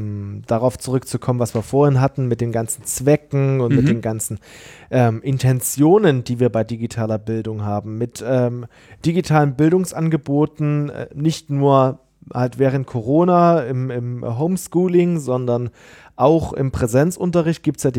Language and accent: German; East Germany, Germany; klar sage ich da Ossi, weil ja, ich komme aus dem Osten Deutschlands